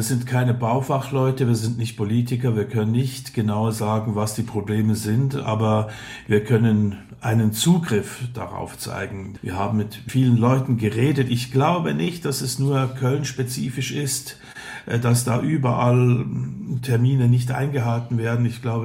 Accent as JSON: {"language": "German", "country": "Switzerland", "said": "Zwei Schweizer kümmern sich um deutsche Bauprobleme."}